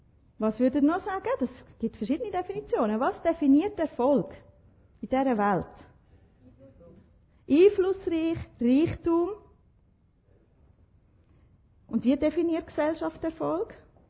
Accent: Switzerland; Das wissen wir als Schweizer langsam, oder?

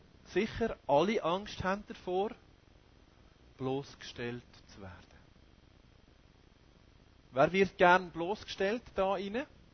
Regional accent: Switzerland; Extrem sein passt bei uns in der Schweiz nicht.

